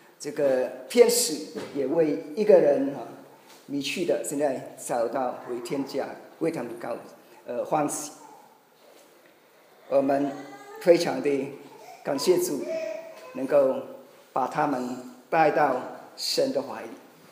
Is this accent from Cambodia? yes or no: yes; Cambodia; 我是柬埔寨的华侨，所以我的中文可能是的口音有一点是可能你是不太熟